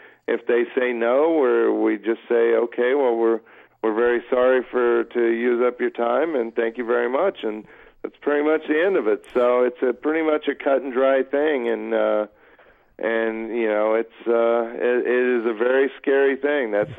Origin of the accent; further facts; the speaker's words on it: Kansas, United States; I'm from Kansas, and I'm kind of like easygoing